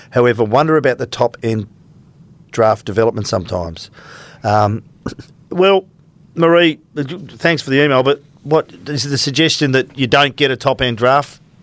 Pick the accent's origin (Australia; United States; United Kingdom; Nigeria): Australia; Narrogin, Western Australia; born there; now in Brisbane, Australia; I was born in Narragin, but now live in Brisbane, and the family and I are dangerously over the top Freo fans.